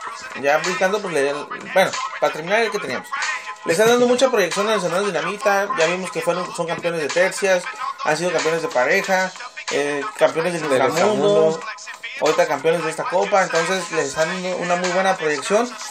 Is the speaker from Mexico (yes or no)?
yes; Tijuana, Baja California, Mexico; also born or lived in Los Angeles, United States; Bro, yo ya aquí a los 8 años, güey. Yo soy tijuanense de crianza, güey. Porque obviamente yo nací en Los Ángeles, ¿verdad, gente?